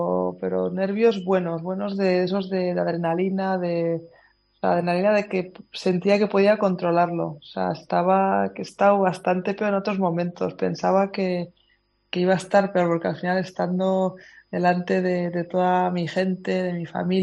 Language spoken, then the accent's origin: Spanish; Spain; como buena española me fui a la cama a la última